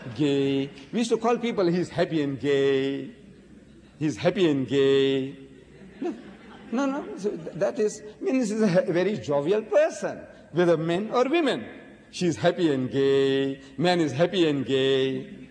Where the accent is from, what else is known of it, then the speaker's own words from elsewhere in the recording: South Africa; See, we are in close contact with Britain because we are English-speaking people. It was South Africa was a colony of Britain. So we are in close contact.